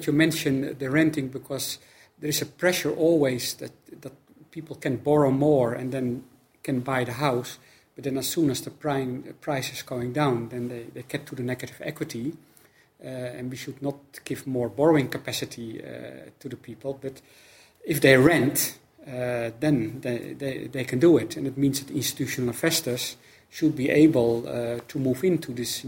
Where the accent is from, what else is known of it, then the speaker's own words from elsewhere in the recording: Netherlands; I'm coming from the Netherlands, and that's what we have been doing for years.